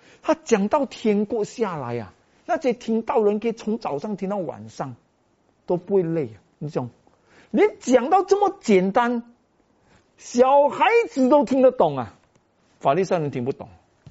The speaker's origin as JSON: {"language": "Chinese", "country": "Malaysia", "said": "我们马来西亚人叫伊拉"}